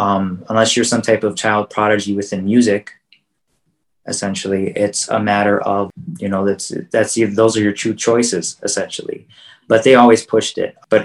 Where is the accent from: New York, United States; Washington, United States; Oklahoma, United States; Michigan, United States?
Michigan, United States; Dearborn; born there; So we're both born in Dearborn, Michigan, just basically on the cusp of Detroit, essentially. And our parents and our grandparents all grew up in the area.